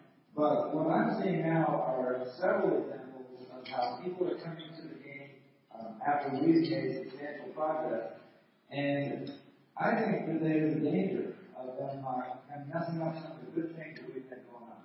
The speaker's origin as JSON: {"language": "English", "region": "Minnesota", "country": "United States", "said": "throughout our state system, I'm from Minnesota, by the way"}